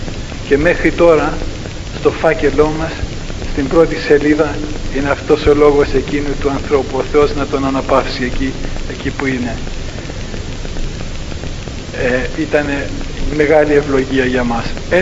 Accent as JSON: {"language": "Greek", "country": "Cyprus", "said": "άλλωστε είμαι ένας από τους Κυπρίους αυτούς"}